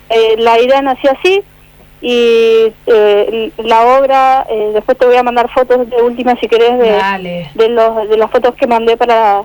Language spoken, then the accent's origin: Spanish; Santa Elena, Entre Ríos, Argentina; now in Paraná, Argentina; Soy de Santa Elena, pero hace mucho tiempo que no estoy viviendo ahí. Hace un año que estoy viviendo acá en Paraná. Tengo 28 años